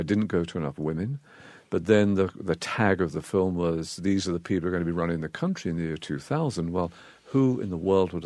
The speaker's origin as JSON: {"language": "English", "region": "England", "country": "United Kingdom", "tie": "born or raised there", "said": "I grew up in England."}